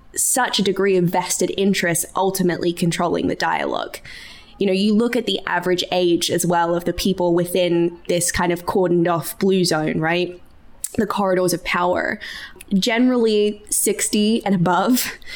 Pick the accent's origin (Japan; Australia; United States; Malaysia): Australia; I'm an Aussie originally